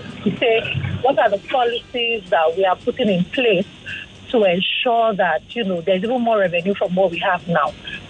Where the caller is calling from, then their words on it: Allen, Lagos, Nigeria; I'm calling from Allen.